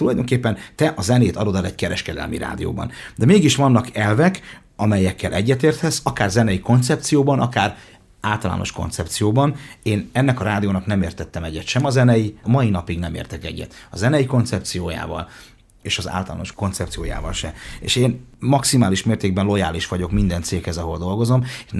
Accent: Debrecen, Hajdú-Bihar, Hungary; Na, hát debreceni vagyok én

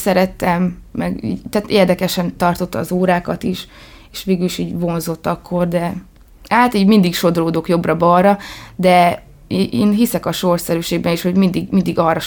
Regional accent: Létavértes, Hajdú-Bihar, Hungary; Nem debreceni vagyok, albérletben lakom, de amúgy létavértesi vagyok.

